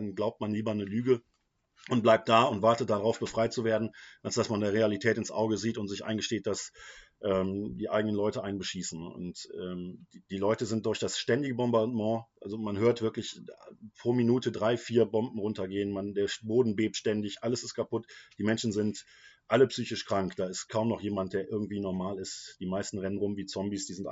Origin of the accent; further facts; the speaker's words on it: Germany; weil ich natürlich als Deutscher da oben dann auch aufgefallen bin.